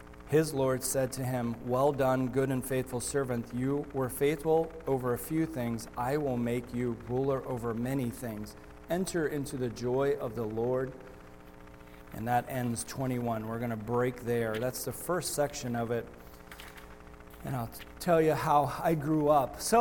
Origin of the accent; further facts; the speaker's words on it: Mid-Atlantic, United States; Transplants to Missouri. We're from the Mid-Atlantic, West Virginia, Maryland kind of area.